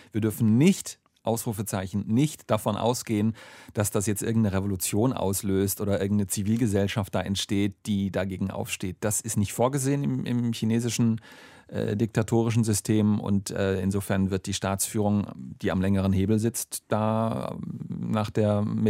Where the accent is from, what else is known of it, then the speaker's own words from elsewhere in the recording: Rastatt, Baden-Württemberg, Germany; Ich bin aufgewachsen, auch in der Region Baden-Baden, Rastatt, wo ich herkomme.